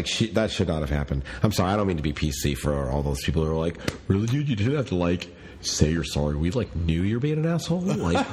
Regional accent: Illinois, United States; southern suburbs, south suburbs of Chicago. Like, Chicago is it's not Illinois. Let me just say this. I grew up in Cook County.

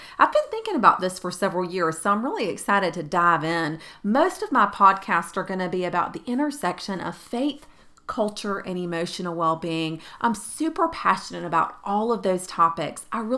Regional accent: the South, United States; accent: Southern; but I'm here in the upstate of South Carolina. If you can't tell by my accent, I'm a little bit Southern.

